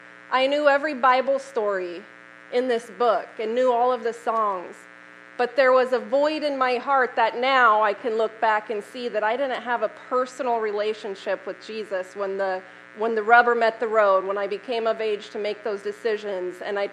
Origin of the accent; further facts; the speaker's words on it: Sterling, Illinois, United States; So like I said, born and raised in Sterling, I was one of 6 kids, a middle child.